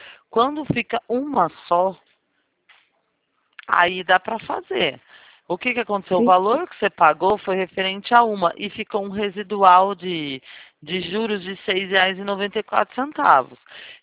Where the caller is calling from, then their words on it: Limeira, São Paulo, Brazil; Mas eu sou aqui de Limeira.